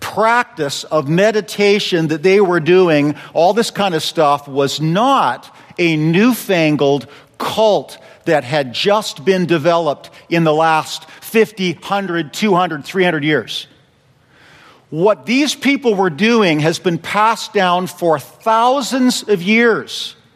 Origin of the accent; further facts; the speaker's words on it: Calgary, Alberta, Canada; when I grew up in Calgary, we didn't have Amish, but we had Hutterites.